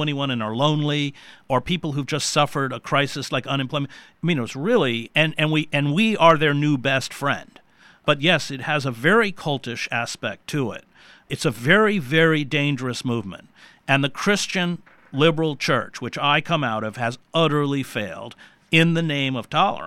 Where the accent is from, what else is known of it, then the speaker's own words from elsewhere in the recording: Maine, United States; I grew up in Maine with all my relatives.